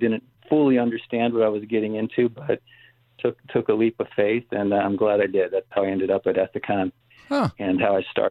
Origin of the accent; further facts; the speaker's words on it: Indiana, United States; When I grew up, I grew up in Northwest Indiana.